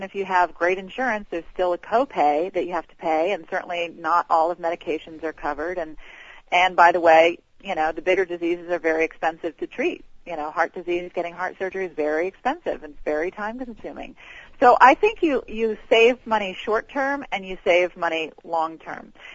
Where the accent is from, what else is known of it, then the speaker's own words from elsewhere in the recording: Georgia, United States; I grew up in the South. I'm a Georgia girl, and we had chicken fried steak and barbecued ribs